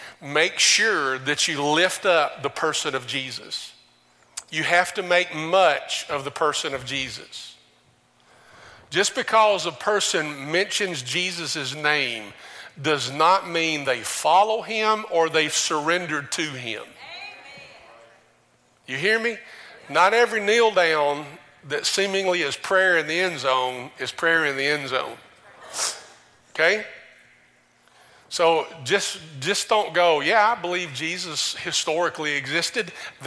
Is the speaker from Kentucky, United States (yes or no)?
yes; Kentucky, United States; I said, I'm not a Yankee. I'm from Kentucky.